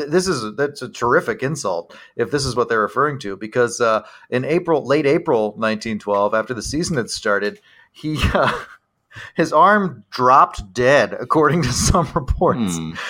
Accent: Pennsylvania, United States; My hometown in central Pennsylvania, there's been a definite shift

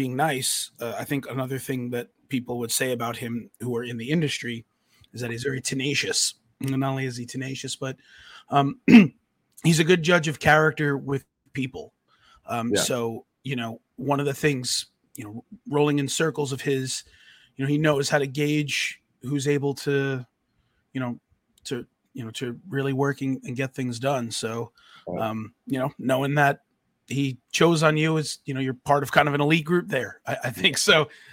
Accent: New York, United States; He's a guy I grew up with. You know, I grew up on Long Island with him.

